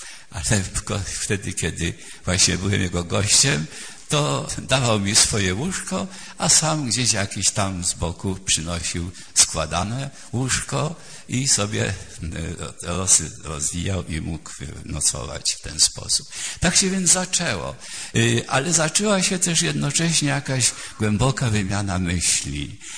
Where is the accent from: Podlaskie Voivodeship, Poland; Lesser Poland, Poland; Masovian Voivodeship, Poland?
Masovian Voivodeship, Poland; Warsaw; ja z Warszawy, a on tam prawie w Krakowie